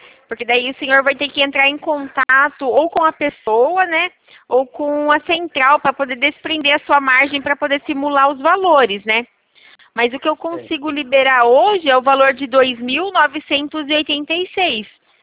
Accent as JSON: {"language": "Portuguese", "town": "Itu", "region": "São Paulo", "country": "Brazil", "said": "Eu sou daqui de Itu"}